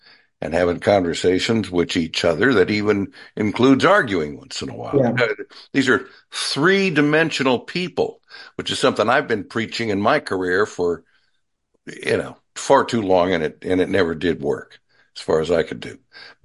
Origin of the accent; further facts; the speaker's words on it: California, United States; I'm from California. We say guys like y'all say y'all.